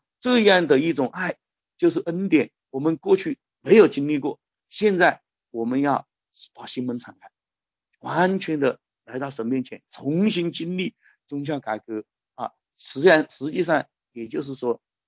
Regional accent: China; 就是说我们中国人

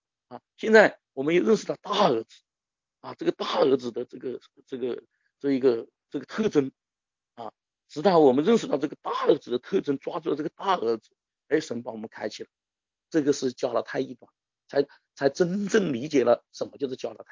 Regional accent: China; 我们知道我们中国人都是不愿意付代价的

